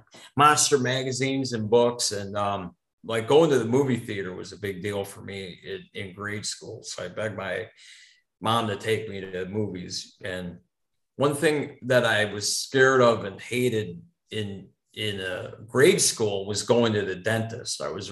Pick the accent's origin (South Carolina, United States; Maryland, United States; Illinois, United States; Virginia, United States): Illinois, United States; Chicago; also born or lived in Wisconsin; most people that I know from the burbs and growing up in Chicagoland, you'd have maybe preps and jocks and burnouts, but like in Wisconsin, central Wisconsin, it was like the burnouts, preps, jocks.